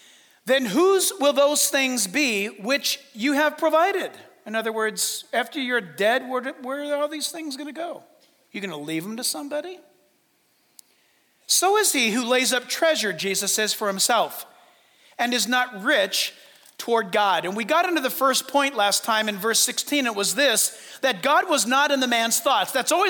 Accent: San Diego, California, United States; Because my mom, I told you before, my mom was born and raised in Hawaii. So I was raised in San Diego under my mom's house care, right?

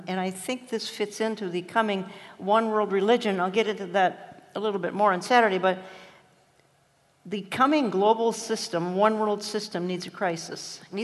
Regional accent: Minneapolis, Minnesota, United States; Because I come from Minneapolis.

